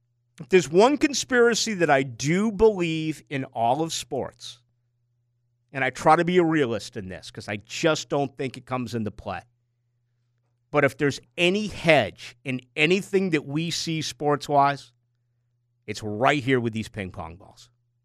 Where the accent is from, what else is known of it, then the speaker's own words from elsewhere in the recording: Boston, Massachusetts, United States; You know, growing up in Boston, even though it was in D.C., Georgetown was my favorite college basketball school.